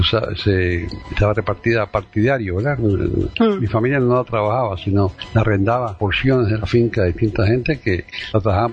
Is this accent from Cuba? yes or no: yes; Havana, Cuba; yo me nací, me creé en La Habana, en la ciudad